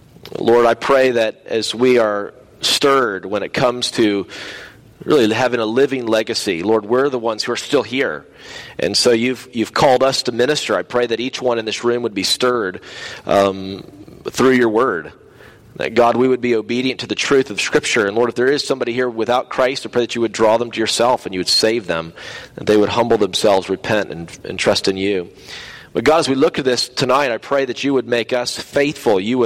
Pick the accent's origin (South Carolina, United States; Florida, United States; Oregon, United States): South Carolina, United States; Simpsonville; And I grew up in Simpsonville, South Carolina. I was a redneck little kid growing up there.